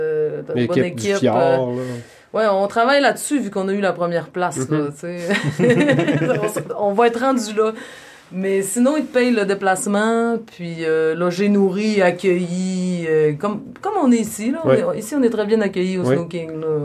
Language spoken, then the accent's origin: French; Saguenay, Quebec, Canada; parce qu'on vient de Saguenay.